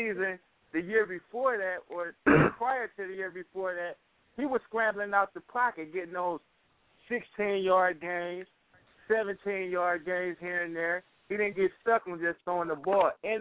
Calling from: Cleveland, Ohio, United States; This child from Cleveland.

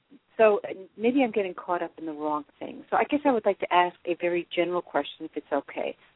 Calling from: New York, United States; I'm calling from New York.

